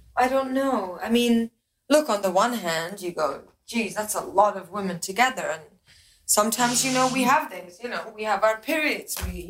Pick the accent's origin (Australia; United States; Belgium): Belgium; English is a second language; I'm from Belgium.